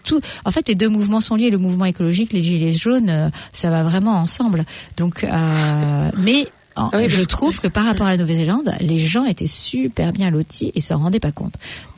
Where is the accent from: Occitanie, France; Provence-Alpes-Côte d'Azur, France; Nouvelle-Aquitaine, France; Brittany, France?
Provence-Alpes-Côte d'Azur, France; Saint-Raphaël; je viens de Saint-Raphaël. C'est sur la Côte d'Azur et c'est entre Saint-Tropez et Cannes.